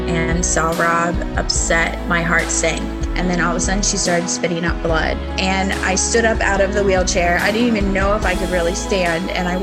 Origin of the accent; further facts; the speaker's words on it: Baltimore, Maryland, United States; I am Kinsley's mom, and we are from Baltimore.